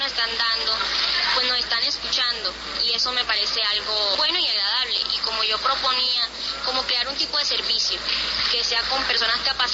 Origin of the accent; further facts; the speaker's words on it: Ayapel, Córdoba, Colombia; Departamento de Córdoba, del municipio de Ayapel.